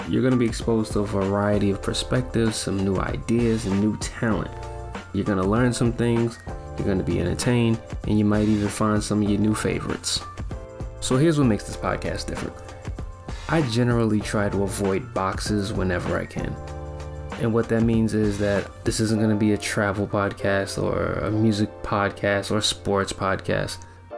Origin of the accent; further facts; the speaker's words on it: New York, United States; now in Spain; I'm a New Yorker. I currently live in Spain, and I've been living here for the last 3 years.